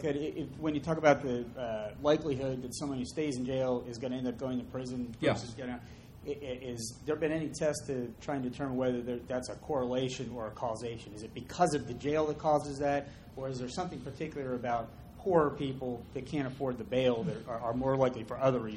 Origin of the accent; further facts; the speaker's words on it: Mobile, Alabama, United States; from Mobile.